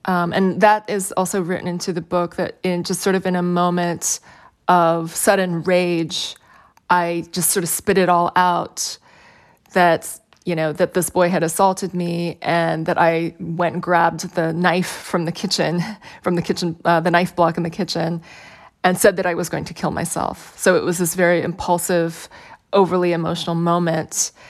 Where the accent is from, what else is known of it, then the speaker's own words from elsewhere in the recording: Chehalis, Washington, United States; experiences like this sort of accumulated over the time that I grew up in Chehalis